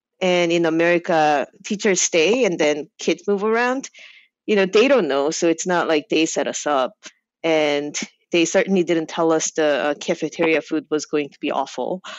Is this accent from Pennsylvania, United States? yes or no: no; New Jersey, United States; So I grew up in New Jersey until I moved to Ann Arbor for school.